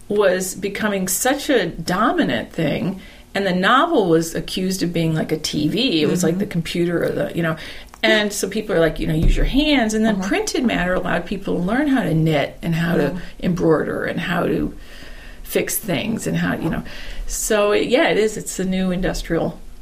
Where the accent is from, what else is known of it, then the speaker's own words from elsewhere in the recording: Pittsburgh, Pennsylvania, United States; born there; I was born in Pittsburgh, but I haven't lived in this region my whole life.